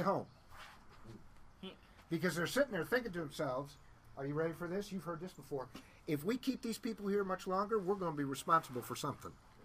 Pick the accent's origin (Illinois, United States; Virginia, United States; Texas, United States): Illinois, United States; Evanston; Evanston, Illinois, which is my hometown. Well, not Evanston, but Chicago, Chicago area.